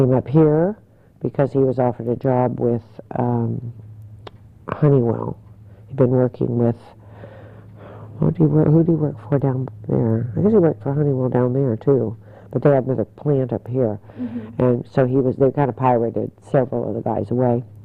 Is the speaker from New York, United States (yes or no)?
no; Chehalis, Washington, United States; I was raised in Chehalis. Mm-hmm. I was adopted. And I was born in 31, December 31, and immediately adopted at 6 hours or something.